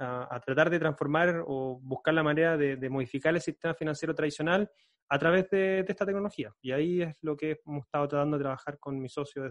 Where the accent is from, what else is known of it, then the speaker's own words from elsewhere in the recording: Concepción, Biobío, Chile; Yo soy de Concepción, queda como a 5 o 6 horas de viaje en auto